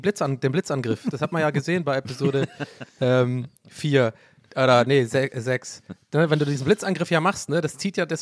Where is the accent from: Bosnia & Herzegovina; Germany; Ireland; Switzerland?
Ireland; German is a second language; als Ire liegt es mir auch, glaube ich, einfach in den Genen, dass wir uns darüber lustig machen müssen